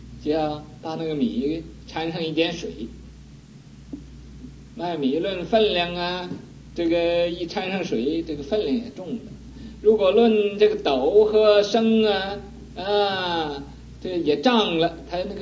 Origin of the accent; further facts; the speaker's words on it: China; 我是中国人呢，我为什么不敢做坏事啊？